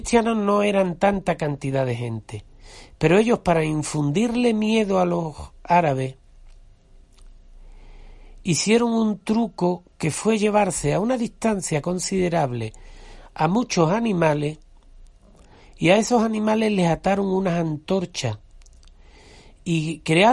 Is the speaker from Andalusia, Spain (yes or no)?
yes; Andalusia, Spain; os voy a contar una historia de un castillo que está cerca de mi pueblo, que se llama la Torre de Matrera o el Castillo de la Torre Pajarete, se llama.